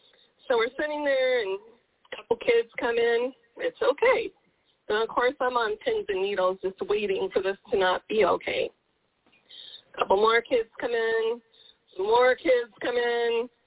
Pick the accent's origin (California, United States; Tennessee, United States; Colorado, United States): Colorado, United States; And then we're from Colorado, thunder, the rain, you know, on top of a mountain.